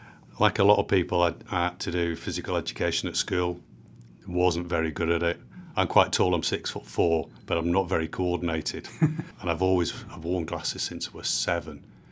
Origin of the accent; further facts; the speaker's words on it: Manchester, North West England, United Kingdom; Manchester being my hometown.